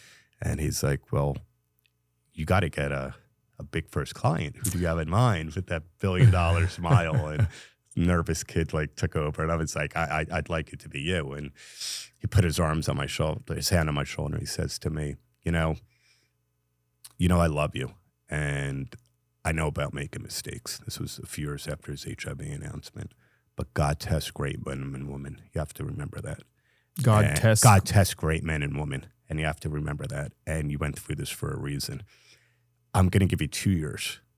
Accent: New Jersey, United States; I had no idea. I grew up in New Jersey, and at 14, I started a multi-million-dollar baseball card company in 1984

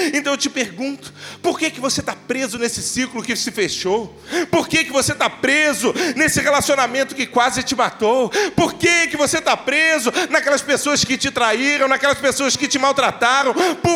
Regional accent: Petrópolis, Rio de Janeiro, Brazil; now in Rio de Janeiro, Brazil; Eu sou petropolitano, muita gente sabe, sou de Petrópolis

